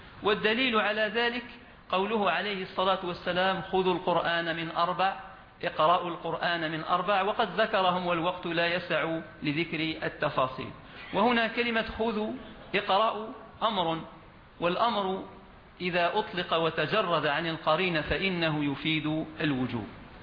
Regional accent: Algeria; ولا تزال هذه الطريقة متبعة في بلادنا الجزائر

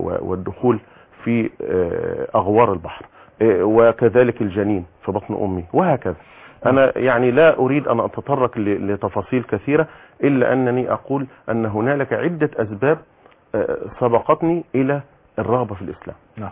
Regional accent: Zeitoun, Cairo Governorate, Egypt; also born or lived in Heliopolis; انا بالمناسبة من مواليد مصر الجديدة وعشت وتربيت في الزيتون بجوار كنيسة تسمى العذراء مريم اللي هي القديمة.

